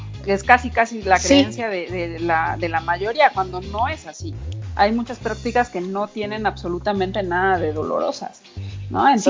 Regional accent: Mexico; por ejemplo, en México, la forma de comer picante, ¿no? De comer chile que tenemos

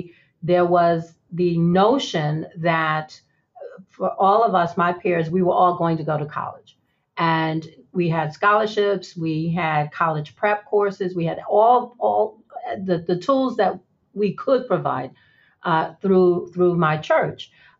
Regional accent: New York, United States; I grew up in Harlem. I didn't know any lawyers growing up.

